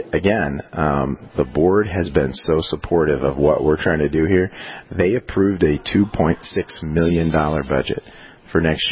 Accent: Maryland, United States; I know him since I was a little boy growing up in Maryland.

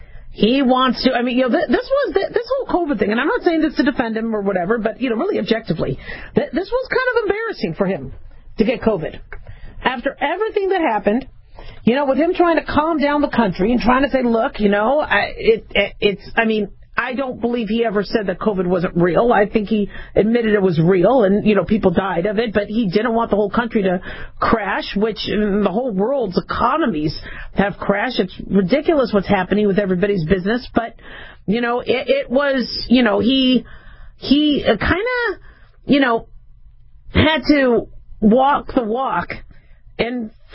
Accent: United States; if I was, you know, a patriot, which I am, and I'm American

